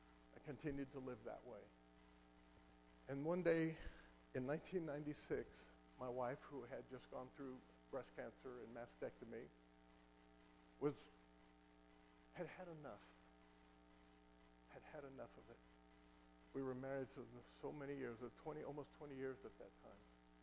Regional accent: Los Angeles, California, United States; So when the time came for me to leave home at the age of 17, this was in 1967, I grew up in Los Angeles, it was time to join the Army.

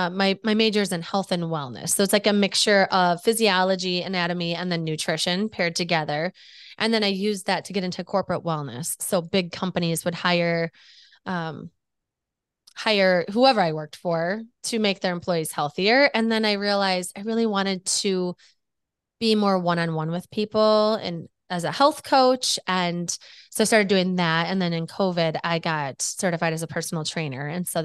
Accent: Wisconsin, United States; now in Minnesota; I grew up there. I moved here for school to go to the University of Minnesota

